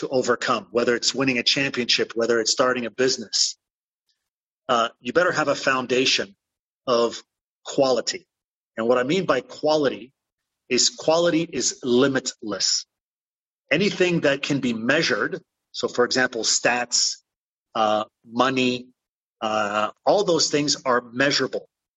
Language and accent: English; Belgium; you know, in my home country, in Belgium.